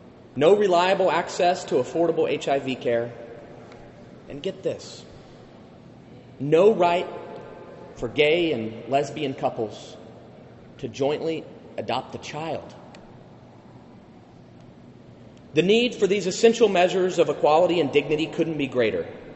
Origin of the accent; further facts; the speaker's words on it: the South, United States; Being here is an important reminder that growing up in the South made me the person I am today.